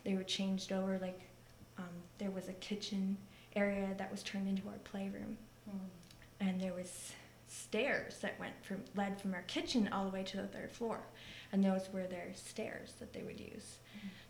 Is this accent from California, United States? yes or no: no; Michigan, United States; now in Atlanta, United States; I'm originally from Michigan, so I'm what you would call a Michigander or a Uper, because I'm from the UP. Mm-hmm. Currently living in Atlanta and here in Ojai